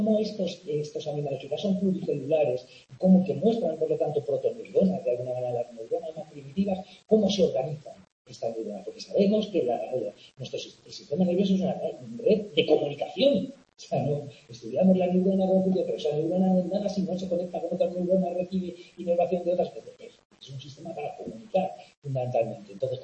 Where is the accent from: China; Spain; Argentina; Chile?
Spain; Community of Madrid; Me sale un acento gallego, no sé por qué. Pero me sale por ahí, así. Que me gusta Galicia, pero vamos, no, soy madrileño